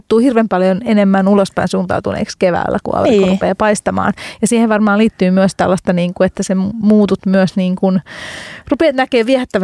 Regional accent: Hungary; Finnish is a second language; now in Finland; katolisissa maissa Unkarissa, mistä mäkin olen kotoisin

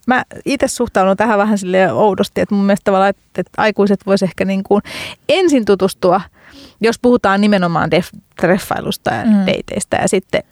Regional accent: Hungary; Finnish is a second language; now in Finland; katolisissa maissa Unkarissa, mistä mäkin olen kotoisin

